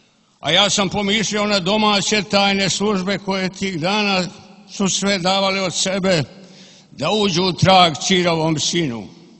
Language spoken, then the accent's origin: Serbian; Valjevo, Šumadija and Western Serbia, Serbia; Ja sam stigao iz Valjeva